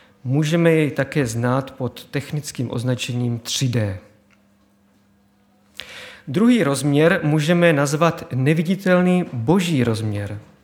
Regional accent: Brno, South Moravian Region, Czechia; Jsme Brňáci, jsme jedna rodina

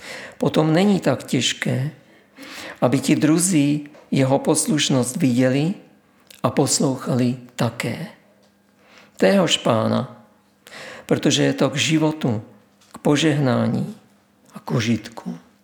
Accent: Brno, South Moravian Region, Czechia; O, já jsem byl Brňák

